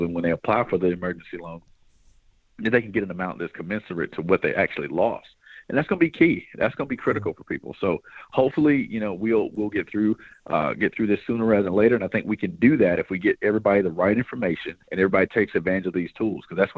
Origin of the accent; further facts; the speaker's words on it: Gainesville, Georgia, United States; I mean, I'm from Gainesville, Georgia. I got small restaurants I used to eat at that now do delivery